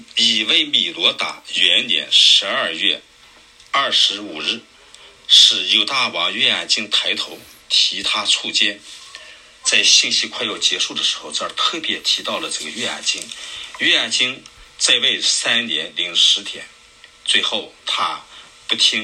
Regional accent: China; 我们中国人不是有阴历有这个公历嘛

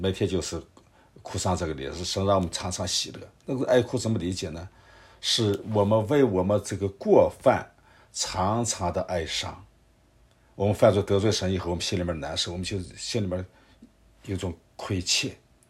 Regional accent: China; 那么我们中国人跟这个日本人的关系

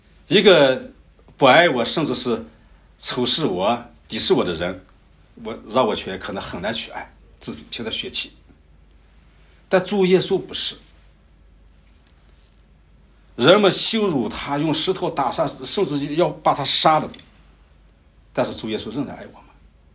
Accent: China; 我相信大部分人，特别我们中国人，相信有灵魂

